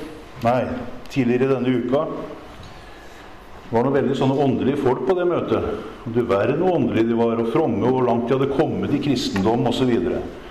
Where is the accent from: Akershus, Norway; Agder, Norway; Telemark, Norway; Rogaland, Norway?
Telemark, Norway; Kragerø; Det var en vekkelse bort i Sandidal utenfor Kragerø der jeg kommer fra.